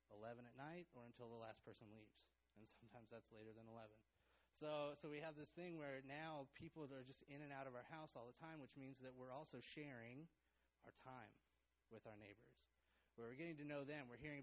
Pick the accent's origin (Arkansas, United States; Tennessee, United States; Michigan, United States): Arkansas, United States; Because I'm from Arkansas.